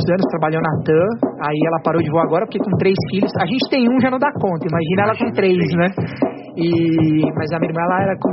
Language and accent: Portuguese; São Paulo, Brazil; Eu morei... Na verdade, eu nasci no Jardim Paulista. Meus pais moravam